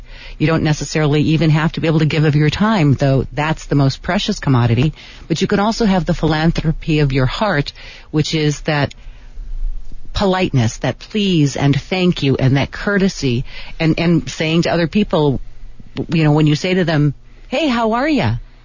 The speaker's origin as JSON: {"language": "English", "region": "Wisconsin", "country": "United States", "said": "Okay, I'm originally from Wisconsin."}